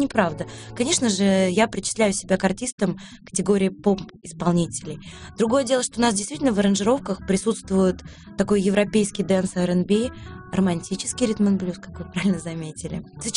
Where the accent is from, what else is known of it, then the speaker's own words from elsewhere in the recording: Sevastopol, Ukraine; он остался в моем родном городе, в Севастополе, он курсант, военный.